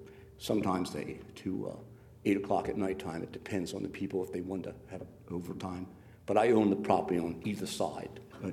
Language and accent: English; Wilmington, United States; But anyway, and, of course, I'm from Wilmington, so I come home.